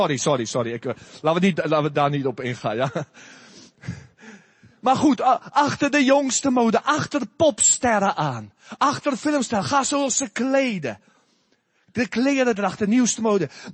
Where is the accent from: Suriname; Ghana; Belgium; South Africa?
South Africa; now in Netherlands; Ik stond versteld, ik kom uit Zuid-Afrika, zoveel criminaliteit en dat komt op het nieuws. En ik kom in Nederland